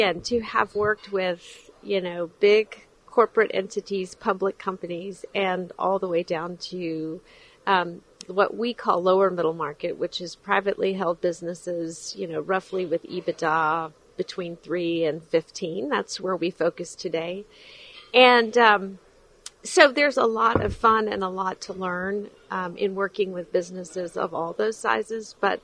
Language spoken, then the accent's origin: English; Texas, United States; So my background, I'm from Texas. I've been in Texas my whole life and in Houston for a long time.